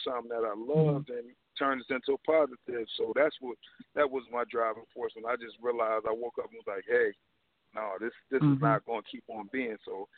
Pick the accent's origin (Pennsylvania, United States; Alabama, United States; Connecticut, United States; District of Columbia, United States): Pennsylvania, United States; Philadelphia; You know, I come from West Philly. You know, it's hard out here.